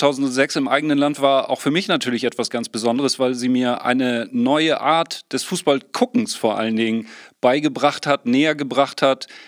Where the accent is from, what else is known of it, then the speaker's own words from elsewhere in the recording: Bad Segeberg, Schleswig-Holstein, Germany; Und ich komme aus Bad Segeberg